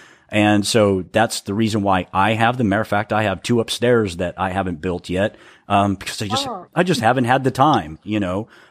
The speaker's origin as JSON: {"language": "English", "town": "El Paso", "region": "Texas", "country": "United States", "tie": "born or raised there", "said": "I grew up in El Paso. I was the minority."}